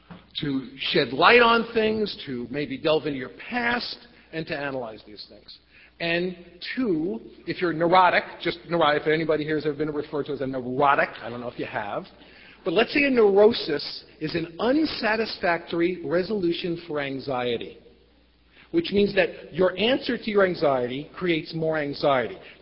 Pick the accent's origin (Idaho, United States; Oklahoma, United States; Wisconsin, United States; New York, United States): New York, United States; New York City; born or raised there